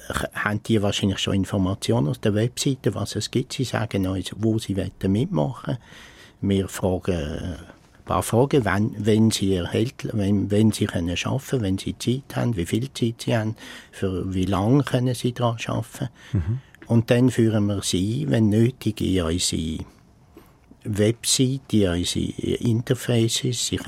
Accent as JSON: {"language": "German", "region": "Zurich", "country": "Switzerland", "said": "Bei Dialekt können wir zur Not auch mit einem Berner zusammenarbeiten, auch als Zürcher."}